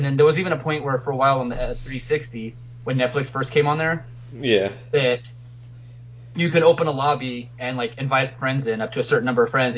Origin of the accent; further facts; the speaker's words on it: New Jersey, United States; I'm from New Jersey.